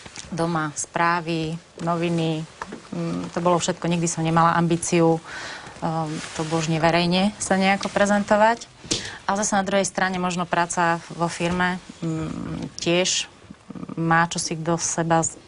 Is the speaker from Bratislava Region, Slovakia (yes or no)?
no; Nižná, Žilina Region, Slovakia; Z Oravy, z Nižnej.